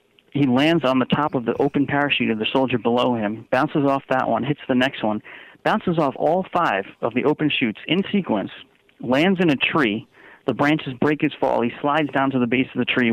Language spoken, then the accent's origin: English; Long Island, New York, United States; now in Connecticut, United States; I'm originally from Long Island. I'm actually residing in Connecticut now, but it is the Northeast.